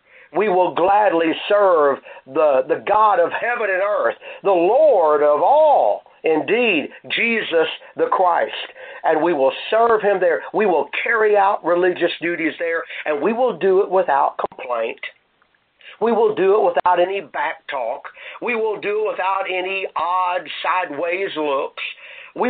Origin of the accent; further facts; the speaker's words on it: Pocahontas, Arkansas, United States; My family enjoyed a little reunion this past October in my hometown of Pocahontas, Arkansas, for the 84th birthday of my mother.